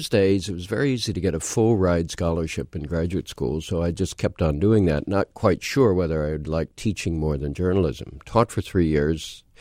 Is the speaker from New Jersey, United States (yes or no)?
yes; New Jersey, United States; I grew up in New Jersey, around New York City